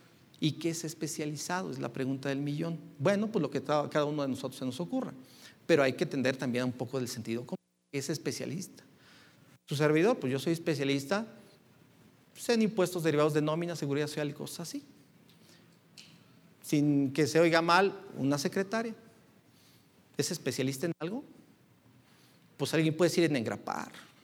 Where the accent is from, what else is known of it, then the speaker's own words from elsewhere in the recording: Jalisco, Mexico; fíjense cómo somos los de Jalisco, decimos en camisa de 11 varas